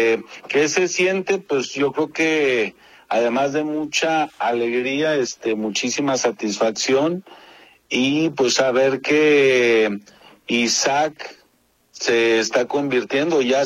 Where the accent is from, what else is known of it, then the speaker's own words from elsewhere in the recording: Mexico; se siga o sigamos como mexicanos teniendo